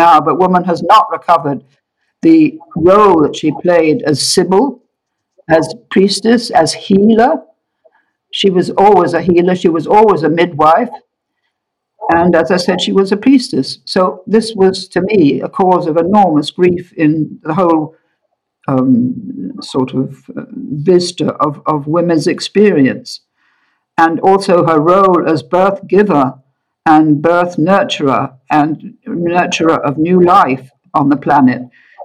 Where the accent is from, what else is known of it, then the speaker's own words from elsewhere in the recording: England, United Kingdom; Okay. Well, I'm English. I live near Winchester in England. I'm 92 years old.